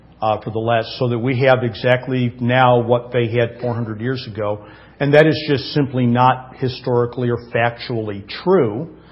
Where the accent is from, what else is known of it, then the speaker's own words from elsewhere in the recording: Detroit, Michigan, United States; I made mention last week of growing up in Detroit. I grew up, of course, in the Detroit area.